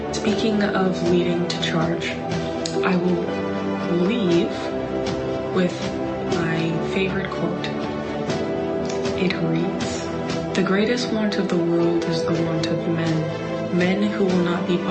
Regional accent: Calgary, Alberta, Canada; also born or lived in Winnipeg; although I was raised in Calgary, Alberta, I was actually born in Winnipeg, Manitoba.

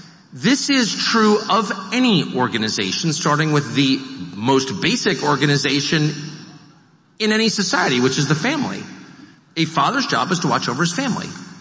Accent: Pennsylvania, United States; I'm one of you. I'm from Pennsylvania.

